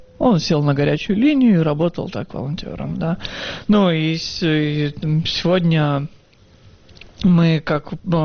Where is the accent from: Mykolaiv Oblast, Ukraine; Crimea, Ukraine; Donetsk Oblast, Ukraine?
Crimea, Ukraine; also born or lived in Chirchiq, Uzbekistan; Родился я в Черчике, это Узбекистан, и с родителями мы переехали в 89-м году в Крым. В поселок недалеко от города Саки.